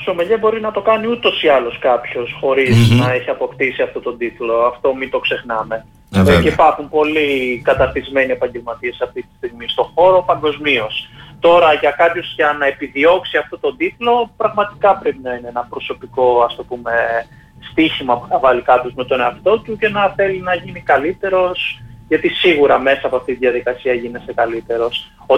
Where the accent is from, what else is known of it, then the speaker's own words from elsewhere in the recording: Glyfada, Attica, Greece; also born or lived in Palaio Faliro; Μετά μετακόμισα στη Γλυφάδα, στα νότια προάστια δηλαδή της Αττικής παρέμεινα, όπου και πήγα σχολείο, μεγάλωσα, ουσιαστικά εκεί έμεινα. Και τώρα στα 40 μου ουσιαστικά έχω γυρίσει στο σπίτι το οποίο μεγάλωσα μικρός στα 5 μου πρώτα χρόνια, όπου μένω πάλι ξανά στο Παλιό Πάλιρο ουσιαστικά.